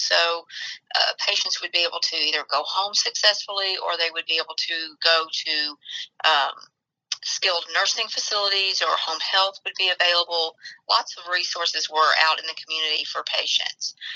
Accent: Nashville, Tennessee, United States; Nashville, Tennessee.

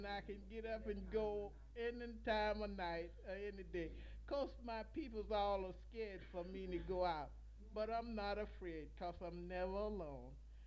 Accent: Madison, Georgia, United States; born there; I was born in Madison, Georgia.

